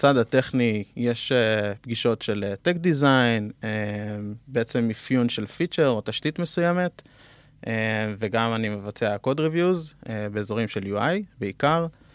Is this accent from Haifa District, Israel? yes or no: no; Beit Gamliel, Central District, Israel; now in Tel Aviv, Israel; בן 30, במקור אני ממושב בית גמליאל, ליד רחובות, ובשנים האחרונות אני מתגורר בתל אביב.